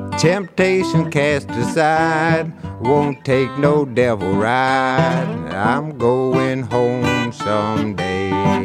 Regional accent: New York City, New York, United States; I mean, I grew up in New York City. I was lucky to escape, actually.

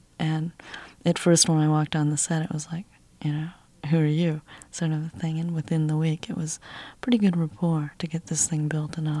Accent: Ohio, United States; I grew up in Ohio. Not Kent State, but Ohio University had a lot of the riots that my parents sort of, you know, kept me away from.

